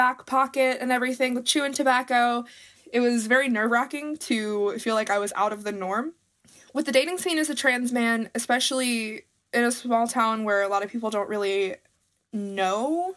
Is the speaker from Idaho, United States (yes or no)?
no; Mooresville, North Carolina, United States; I'm 18, and I'm from Mooresville, North Carolina, and I am a trans man who uses male pronouns. Growing up in a small town in the Bible Belt